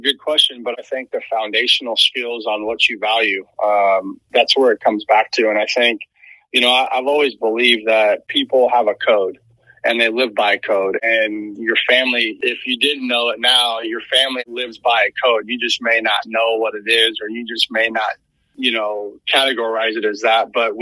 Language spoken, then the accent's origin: English; Long Beach, California, United States; I ended up being a senior transfer from Texas Tech to Long Beach State back to my hometown.